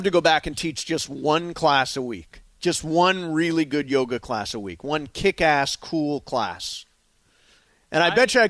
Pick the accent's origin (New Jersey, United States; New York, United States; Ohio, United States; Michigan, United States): Ohio, United States; now in California, United States; When I was growing up in Ohio, the idea of yoga was completely foreign.